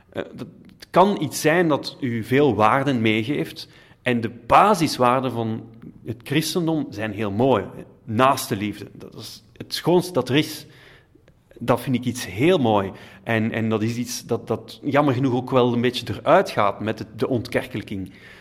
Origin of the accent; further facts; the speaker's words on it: Herent, Flemish Brabant, Belgium; Ik ben opgegroeid in Herent.